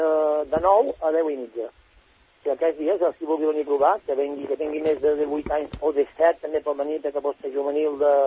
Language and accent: Catalan; Barcelona, Catalonia, Spain; now in Menorca, Spain; Jo vinc de Barcelona